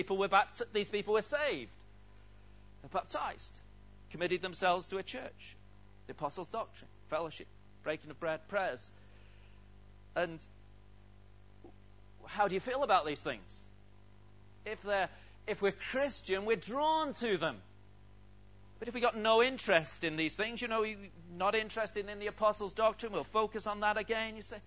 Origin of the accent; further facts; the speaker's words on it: United Kingdom; My parents were British. My brothers and sister, they're all British. They've always lived here. I've always lived here.